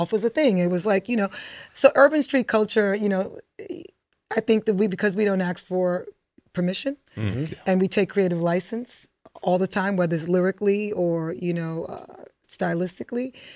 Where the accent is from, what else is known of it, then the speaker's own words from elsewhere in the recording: Bronx, New York, United States; I know for me growing up in the Bronx, my mom bought me a designer sneaker. It was luxury.